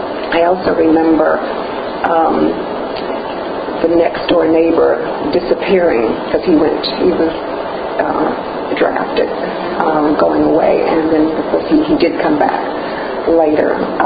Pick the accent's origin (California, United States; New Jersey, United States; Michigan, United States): Michigan, United States; Inkster; also born or lived in Detroit, United States; See, I was born in Detroit, Michigan, but lived in a suburb outside of the city, and that suburb was primarily African American. The name of the town is Inkster